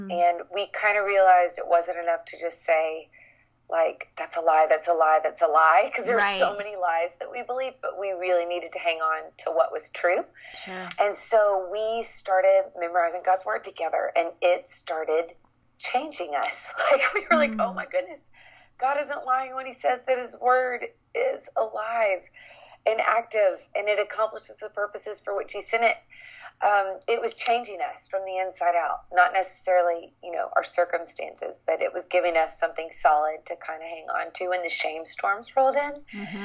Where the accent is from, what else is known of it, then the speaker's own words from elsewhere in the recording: Nashville, Tennessee, United States; So I grew up here in Nashville, Tennessee, and it's where I live now